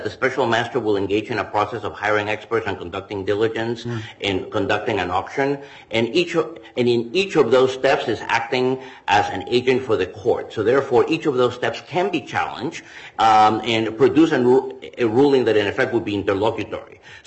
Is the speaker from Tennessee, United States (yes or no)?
no; New York, United States; Now, it takes what people back in my hometown of New York used to call chutzpah to actually say